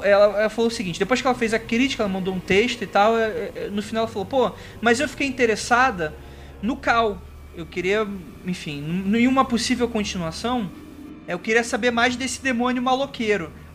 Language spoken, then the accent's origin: Portuguese; Rio de Janeiro, Brazil; Eu sou carioca